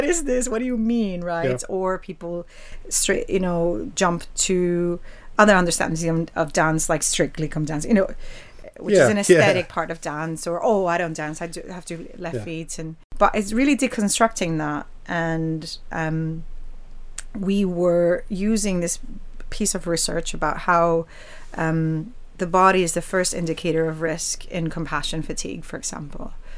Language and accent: English; Puerto Rico; I'm from Puerto Rico originally.